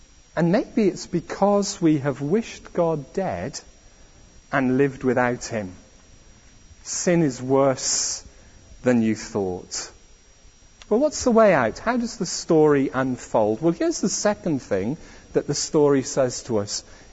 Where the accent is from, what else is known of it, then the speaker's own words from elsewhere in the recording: Wales, United Kingdom; I'm Welsh, if you're visiting and don't know.